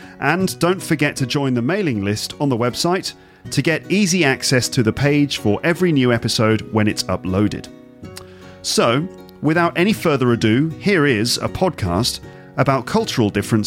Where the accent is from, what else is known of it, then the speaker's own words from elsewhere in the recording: England, United Kingdom; now in France; we all live in France and we're from England